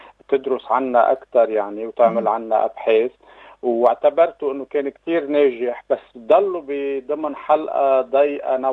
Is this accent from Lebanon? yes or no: yes; Lebanon; كلبنانية وكعرب